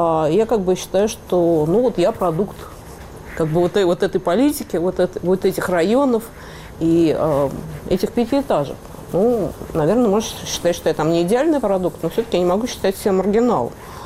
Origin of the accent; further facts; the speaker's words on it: Moscow, Russia; я выросла в пятиэтажке в Измайлово. Бывали такие периоды в моей жизни, когда я куда-то выезжала, но я неизменно возвращалась в пятиэтажку, сейчас живу в ней.